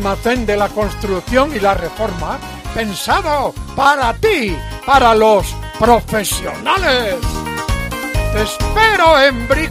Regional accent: Galicia, Spain; Palabra de gallego.

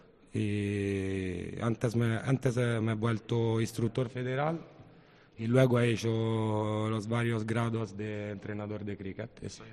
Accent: Rome, Lazio, Italy; Spanish is a second language; now in Spain

